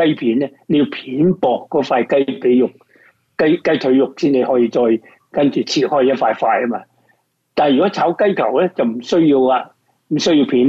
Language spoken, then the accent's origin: Cantonese; Guangdong, China; 通常我哋广东人都中意即系食呢个小炒嘅